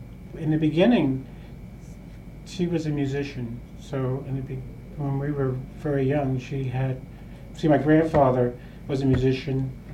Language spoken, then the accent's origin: English; Philadelphia, Pennsylvania, United States; born there; I was born in Philadelphia, 1932.